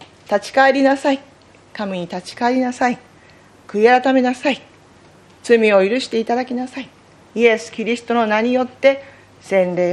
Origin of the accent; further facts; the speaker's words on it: Saitama, Japan; 海なし県の埼玉で育って